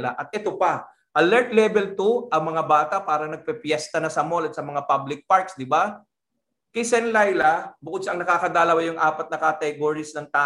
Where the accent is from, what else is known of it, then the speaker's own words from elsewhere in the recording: Mabini, Calabarzon, Philippines; piyesta sa amin sa Mabini, Batangas yun eh.